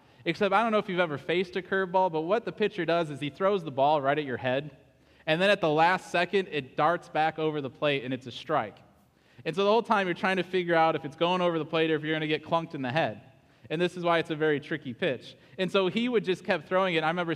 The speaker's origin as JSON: {"language": "English", "country": "United States", "tie": "born or raised there", "said": "like most kids do growing up in America."}